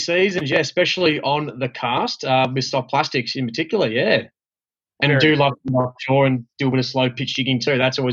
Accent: Geelong, Victoria, Australia; 21 years old. I am from Geelong. I work at Trelly's Fishing World in Geelong.

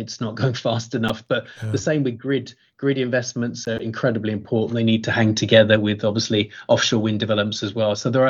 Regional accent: United Kingdom; I'm a Brit

